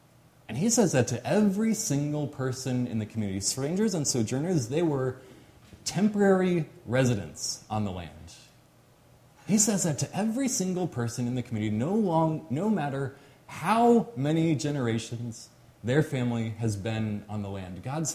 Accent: Arizona, United States; I mean, I grew up in Arizona. I mentioned that last week.

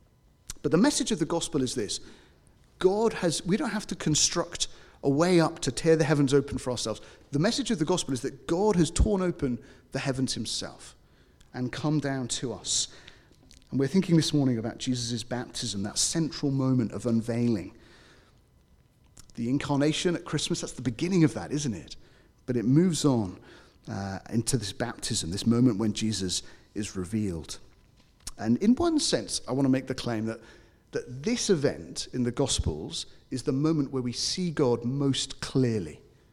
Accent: United Kingdom; I'm British, you don't approach people on the street and just ask them random questions.

